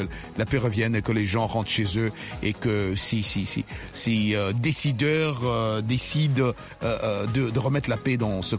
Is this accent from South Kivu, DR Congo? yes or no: yes; Bukavu, South Kivu, DR Congo; dans mon pays d'origine, à l'est de la RDC, à Goma, plus précisément à Bukavu